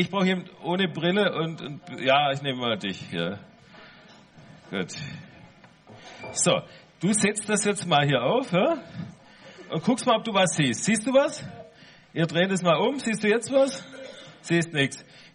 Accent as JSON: {"language": "German", "region": "western Germany", "country": "Germany", "said": "Ich komme aus dem Westen"}